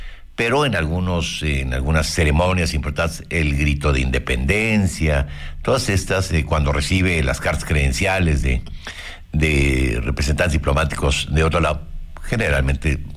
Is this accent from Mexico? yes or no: yes; Mexico; La bandera representa todo lo que somos los mexicanos, nuestra identidad, nuestra historia, nuestro sentido de pertenencia.